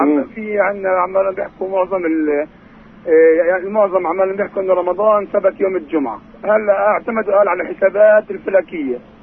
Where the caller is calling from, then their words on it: Jerusalem, Palestine; من القدس.